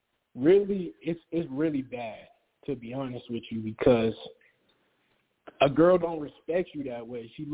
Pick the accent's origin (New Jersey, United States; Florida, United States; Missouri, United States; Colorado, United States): Colorado, United States; Denver; I'm 19 from Denver